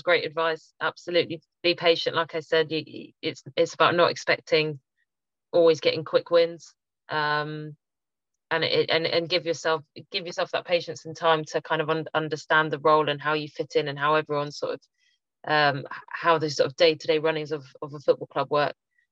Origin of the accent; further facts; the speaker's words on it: Winchester, South East England, United Kingdom; growing up in Winchester